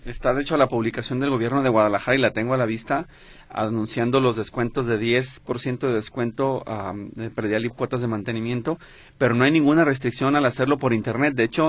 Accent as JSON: {"language": "Spanish", "country": "Venezuela", "said": "No hemos visto el beneficio de todos esos entonces yacimientos que tenemos como venezolanos."}